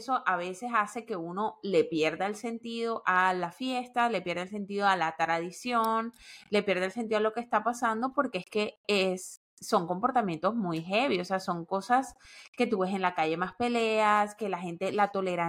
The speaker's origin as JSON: {"language": "Spanish", "town": "Barranquilla", "region": "Atlántico", "country": "Colombia", "said": "yo soy barranquillera, nací en carnaval, o sea, nací, no nací en carnaval, nací en octubre."}